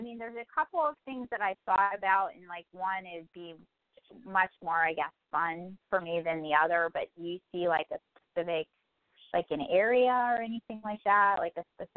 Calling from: Pennsylvania, United States; I'm calling from Pennsylvania.

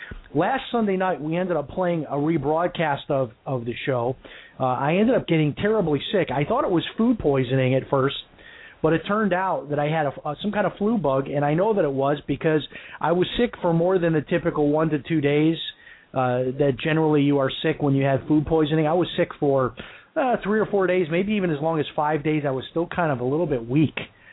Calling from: United States; I'm on a recorded line and I'm calling from the United States.

